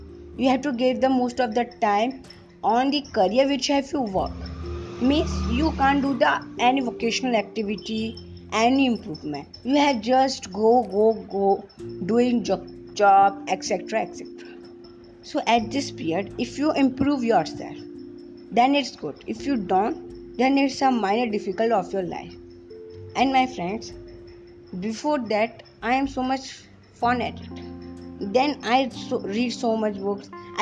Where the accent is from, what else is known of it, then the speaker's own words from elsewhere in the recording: India; welcome to Param Podcast. … I am from India. I am just 14 years old.